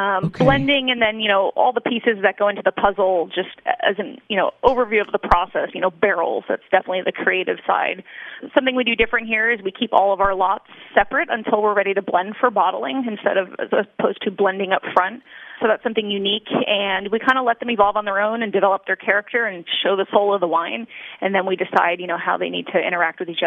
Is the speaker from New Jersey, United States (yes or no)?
yes; New Jersey, United States; moved away as an adult; now in California; I wasn't. I grew up on the East Coast. I grew up in northern New Jersey, lived there till I was 18.